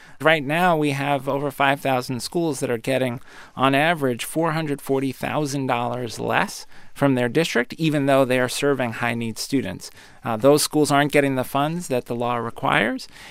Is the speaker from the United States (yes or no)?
yes; Brooklyn, New York, United States; born or raised there